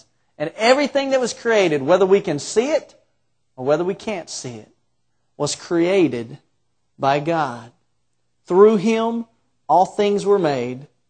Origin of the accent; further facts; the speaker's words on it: Florida, United States; moved away; I lived in Florida for about 25 years of my life. I grew up, I was born and raised in Florida.